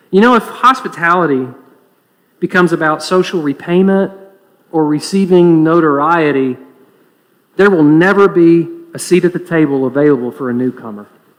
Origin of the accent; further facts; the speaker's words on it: Knoxville, Tennessee, United States; I'm a son of Knoxville. Gladly, I mean, proudly so. And by the way, I'm not only from Knoxville, I'm from Fountain City, and don't you forget it.